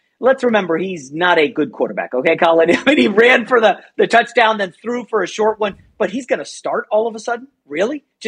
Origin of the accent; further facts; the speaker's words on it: Virginia, United States; But again, I grew up in Northern Virginia.